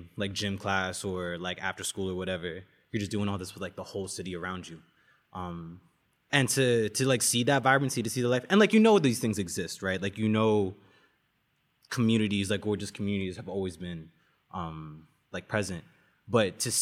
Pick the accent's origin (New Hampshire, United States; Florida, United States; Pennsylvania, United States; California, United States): Pennsylvania, United States; Philadelphia; You know, it reminded me a lot of home. I'm from Philly originally.